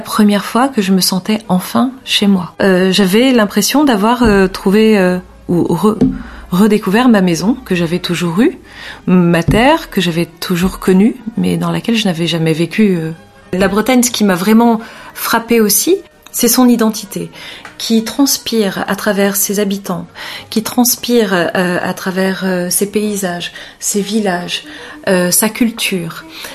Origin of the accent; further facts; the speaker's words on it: Lebanon; Qu'est-ce qui fait que je suis libanaise ?